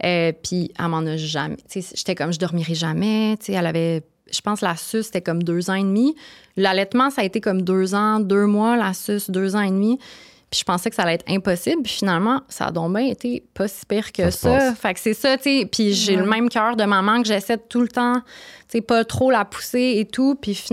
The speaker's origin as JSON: {"language": "French", "town": "Brossard", "region": "Quebec", "country": "Canada", "tie": "born or raised there", "also_born_or_lived": "Montréal", "said": "J'ai grandi, tu sais, je suis née à Montréal, je suis partie à Brossard. J'ai grandi sur la rive sud, puis je retournais à Montréal, puis là, je retournais sur la rive sud."}